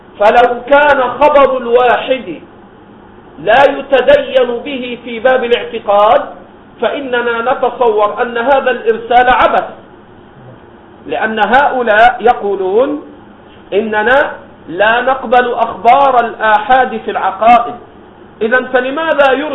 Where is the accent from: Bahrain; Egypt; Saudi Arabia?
Egypt; هؤلاء الذين ظهروا في بلدنا مصر وغيره